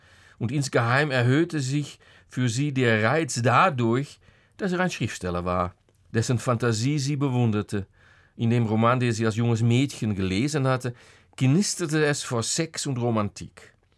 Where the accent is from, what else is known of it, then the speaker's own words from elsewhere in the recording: Netherlands; German is a second language; weil als Holländer haben wir auch da natürlich unsere Fahrräder.